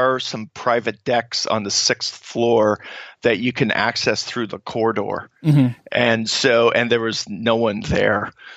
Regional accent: Canada; I'm coming from Canada, so I don't

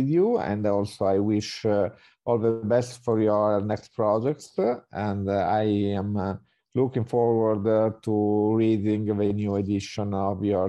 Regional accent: Florence, Tuscany, Italy; So if you want to come by to and visit my hometown, Florence, and the countryside, Chianti, so you are invited.

